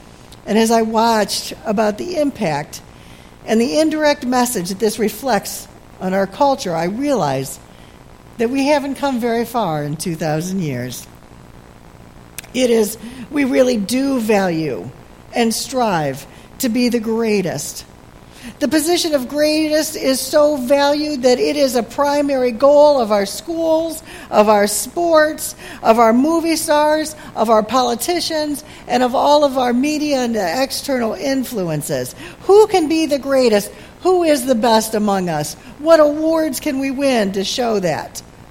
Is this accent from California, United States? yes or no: no; Toledo, Ohio, United States; I am from Toledo, as you know.